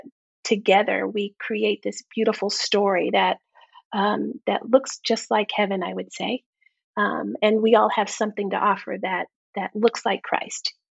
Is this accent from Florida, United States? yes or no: no; El Paso, Texas, United States; yeah, I am from El Paso, Texas, and grew up in a home raised by a single woman.